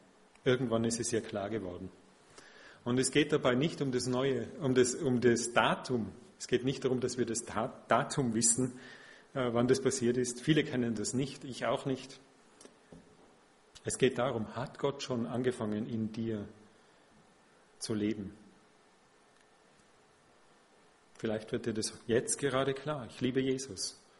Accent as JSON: {"language": "German", "country": "Austria", "said": "Und bei uns in Österreich hat fast jeder eine Bibel zu Hause."}